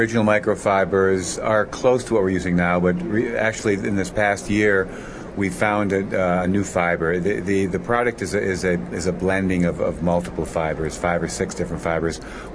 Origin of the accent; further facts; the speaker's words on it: United States; I know you just met me, but you can trust me, even though I'm an American.